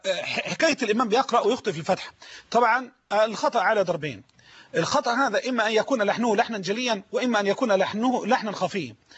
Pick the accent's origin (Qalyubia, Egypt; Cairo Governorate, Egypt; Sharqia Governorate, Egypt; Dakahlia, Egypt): Dakahlia, Egypt; Dimshalt; خطبة الجمعة القادمة إن شاء الله في قريتي ديم الشلت مركز ذكرنا الزقالية، ديم الشلت مركز ذكرنس دقالية بلدي دي مشلت